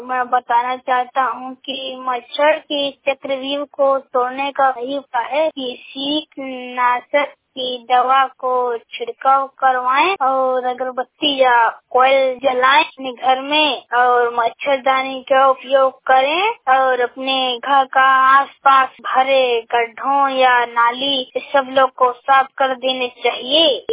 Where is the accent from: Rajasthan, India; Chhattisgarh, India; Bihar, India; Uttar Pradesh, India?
Chhattisgarh, India; मैं छत्तीसगढ़ से हूँ।